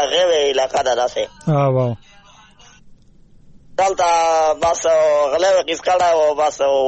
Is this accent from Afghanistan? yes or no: no; Khyber Pakhtunkhwa, Pakistan; موږ یو پښتانه یو ټول یو دین هم ده یو ژبه ده یو کلتور ده